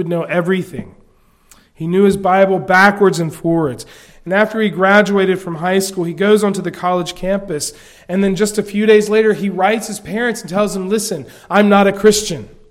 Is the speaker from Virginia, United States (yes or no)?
no; South Carolina, United States; Growing up in South Carolina, I was told that there would be barbecue and golf there.